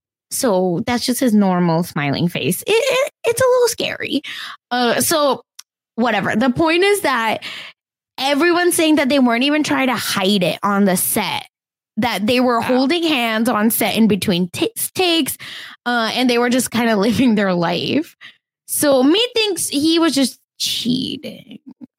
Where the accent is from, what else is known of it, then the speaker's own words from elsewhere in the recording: India; accent: Indian; My Indian accent has been so thick these past 2 weeks.